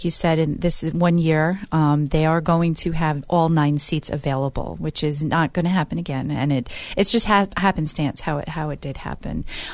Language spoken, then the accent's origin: English; Long Island, New York, United States; I grew up on Long Island, all the way out east, basically out by the Hamptons